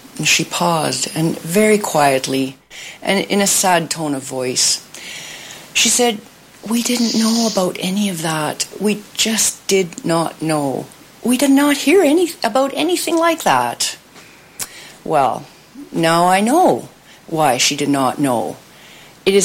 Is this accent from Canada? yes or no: yes; Canada; I was born and raised in Canada, first-generation Canadian citizen of German heritage. My parents both came from Germany. They immigrated to Canada in 1951 and 52, respectively.